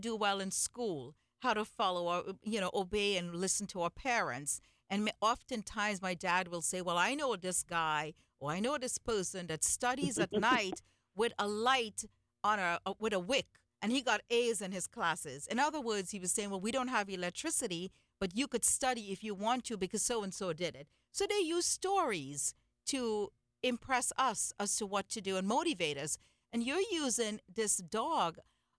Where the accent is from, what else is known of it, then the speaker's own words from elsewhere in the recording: Trinidad & Tobago; I grew up in the Caribbean, in Trinidad and Tobago. And back home, I mean, we didn't have television and cable and telephones and things.